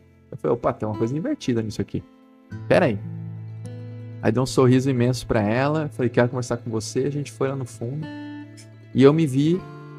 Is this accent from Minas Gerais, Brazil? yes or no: no; Limeira, São Paulo, Brazil; Lá na minha cidade de Limeira